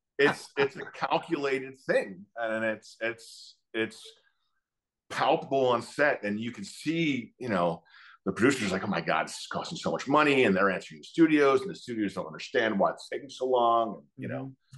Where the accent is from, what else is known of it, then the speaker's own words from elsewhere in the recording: New York, United States; And I like seeing, as a New Yorker, I like seeing the root of who someone is.